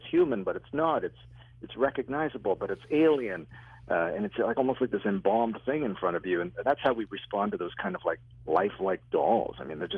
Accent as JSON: {"language": "English", "town": "Toronto", "region": "Ontario", "country": "Canada", "tie": "born or raised there", "said": "which is a 1975 Canadian horror film shot here in my hometown of Toronto"}